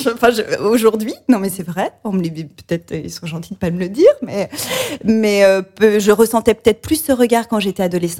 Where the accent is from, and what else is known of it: Auvergne-Rhône-Alpes, France; born or raised there